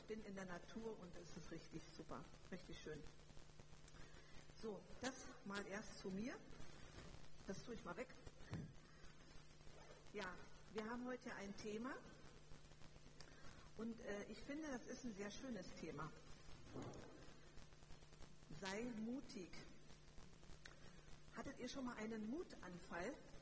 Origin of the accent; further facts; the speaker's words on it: Brandenburg, Germany; Ich bin in Brandenburg aufgewachsen, also kein Schwabe, ganz anders. Und ich habe auch schon in 7 Bundesländern gelebt. Also ich bin in Deutschland schon ein bisschen rumgekommen.